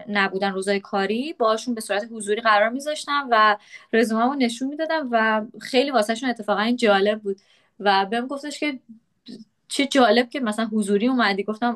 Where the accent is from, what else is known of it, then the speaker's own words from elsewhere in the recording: Iran; moved away as an adult; من نوعی که از ایران اومدم و تازه سیوینگم رو دارم از ایران میخوام 1 سال استفاده کنم